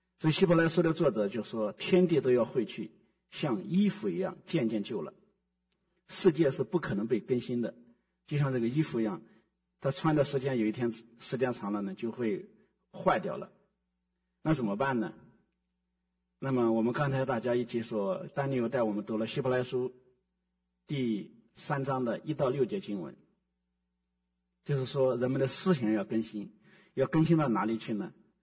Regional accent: China; 我也是中国人，如果我是外国人去讲中国人，你们可以不高兴，我也是中国人，我跟你们是一样的。

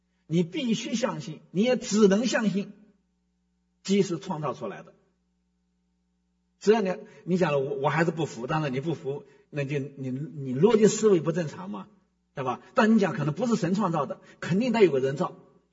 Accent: China; 就聊到我们这个中国人的思想

